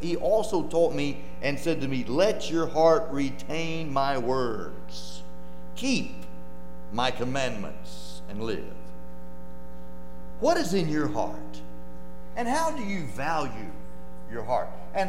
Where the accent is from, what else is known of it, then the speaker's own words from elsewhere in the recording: Sulphur Springs, Arkansas, United States; Back where I was growing up in Sulphur Springs, Arkansas, there was nothing to fear.